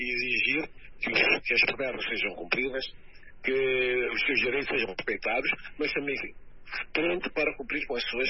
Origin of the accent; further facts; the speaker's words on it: Portugal; Eu me sinto filho de algo, sou português, sou polite